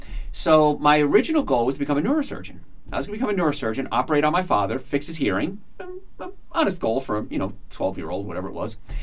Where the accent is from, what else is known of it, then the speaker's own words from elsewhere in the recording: Carlstadt, New Jersey, United States; growing up in Calstead, New Jersey, which is the home of the Yoo-Hoo factory. That's our claim to fame. So I grew up in New Jersey, in a typical small town.